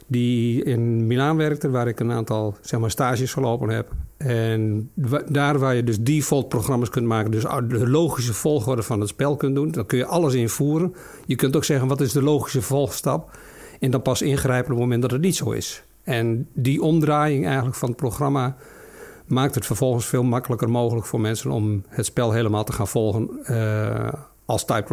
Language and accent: Dutch; Friesland, Netherlands; Ik kom uit Friesland.